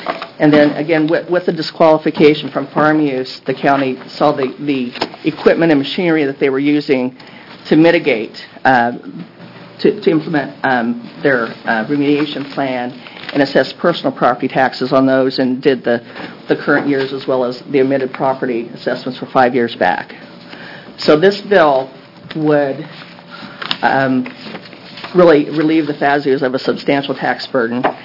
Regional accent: Gladstone, Oregon, United States; I'm a tax lawyer representing Fazio Farms, and I'm from Gladstone.

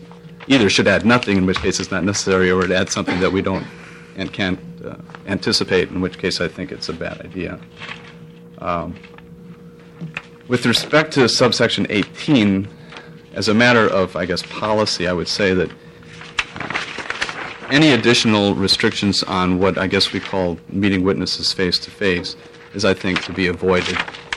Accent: Portland, United States; from Portland, appearing on behalf of the ACLU to oppose 2395.

